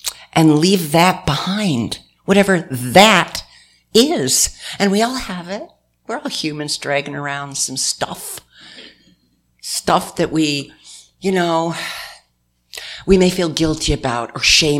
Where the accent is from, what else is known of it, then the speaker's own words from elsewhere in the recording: New York, United States; I was born and raised up near Canada in northwestern New York. You know, being a northerner, I don't know, there's something about it.